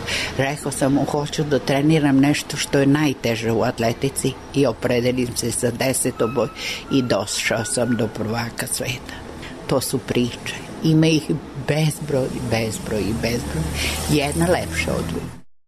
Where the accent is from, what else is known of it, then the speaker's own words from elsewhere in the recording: Serbia; Ja kažem, iz Jugoslavije, dok sam mi objasnila gde je to, dobro shvatio je. Da je to preko puta Jadranskog mora